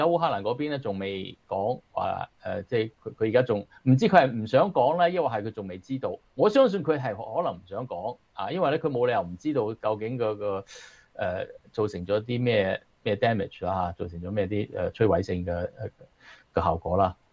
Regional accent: United States; 即係你知我哋美國人就講呢個 play chicken 啦

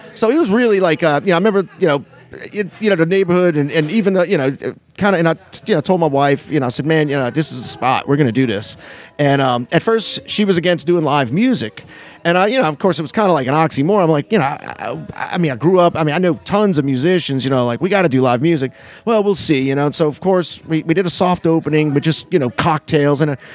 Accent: New Orleans, Louisiana, United States; And of course, you know, growing up in New Orleans, well, we know daiquiri is something else, right?

